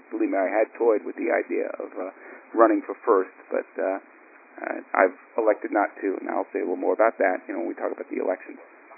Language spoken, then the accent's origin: English; Ireland; though I would come by it honestly being Irish, although I haven't had anything to drink